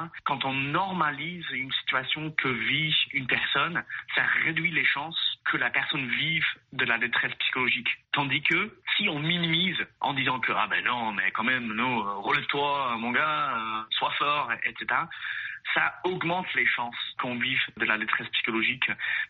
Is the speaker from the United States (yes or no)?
yes; United States; now in Canada